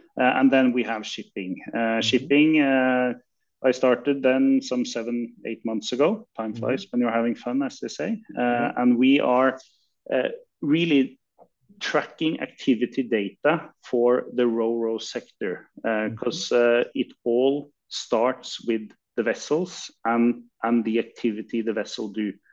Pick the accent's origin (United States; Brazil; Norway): Norway; English is a second language; also born or lived in France / England; Well, I am from Norway, but I had the pleasure of living abroad. I studied business in France and England.